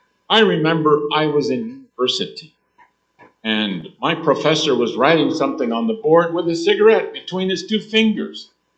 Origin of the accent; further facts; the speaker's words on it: Canada; born there; by about 4:30, where I was born in Canada, you can't work anymore. You can't see well enough in the winter to do anything.